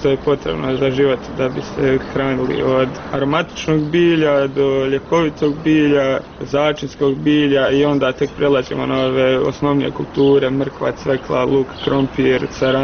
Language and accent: Bosnian; Mostar, Federation of Bosnia and Herzegovina, Bosnia & Herzegovina; baš kod nas u Mostaru je to ono